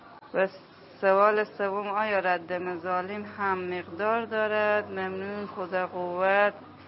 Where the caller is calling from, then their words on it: Afghanistan; از افغانستان هستم.